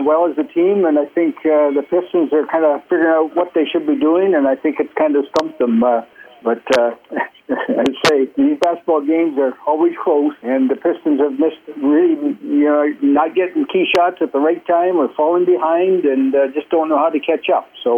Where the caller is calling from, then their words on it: Paris, Ontario, Canada; I'm calling in from Paris, Ontario